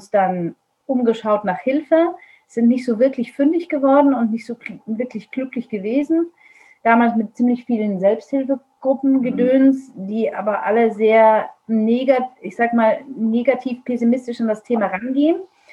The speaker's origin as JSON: {"language": "German", "region": "Vienna", "country": "Austria", "tie": "born there", "said": "Ich bin gebürtige Wienerin."}